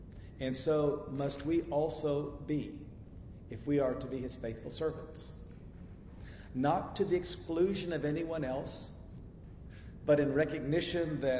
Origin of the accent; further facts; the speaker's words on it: Ponca City, Oklahoma, United States; in my hometown of Ponca City, Oklahoma, the civil rights movement wasn't very much present to us.